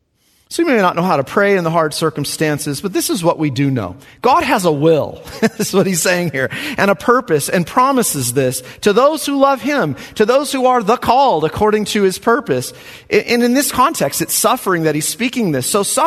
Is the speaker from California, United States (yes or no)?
yes; Hanford, California, United States; in my home church growing up in Hanford